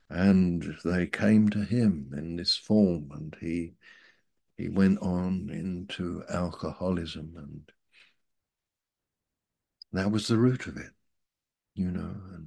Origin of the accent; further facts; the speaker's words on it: Malaysia; Oh, we're Chinese. We're Malaysian Chinese.